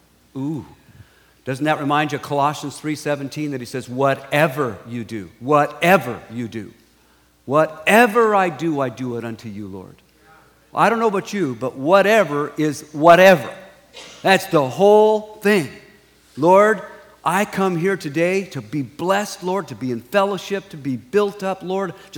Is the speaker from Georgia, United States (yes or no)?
no; San Diego, California, United States; born there; I was born in San Diego, as I mentioned. I was born in the late 40s.